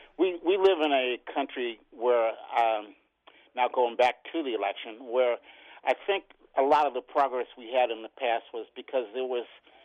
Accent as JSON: {"language": "English", "town": "Boston", "region": "Massachusetts", "country": "United States", "said": "because I'm from Boston"}